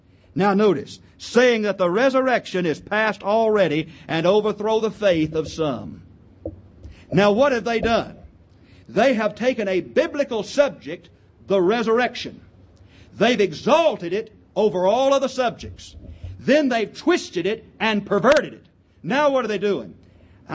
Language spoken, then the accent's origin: English; Alabama, United States; 40 years ago, almost, I was born over in North Alabama. Growing up in that particular part of the country, I heard some good gospel preaching.